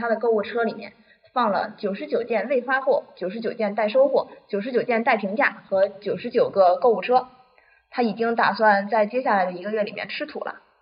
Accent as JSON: {"language": "Chinese", "region": "northern China", "country": "China", "said": "作为一个北方人呢，对下雪确实是没有什么可奇怪的。"}